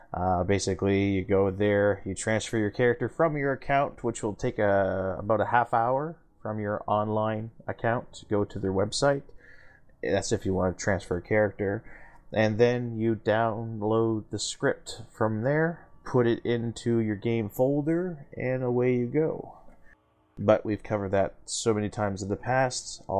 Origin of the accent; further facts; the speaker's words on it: Canada; What? I am Canadian.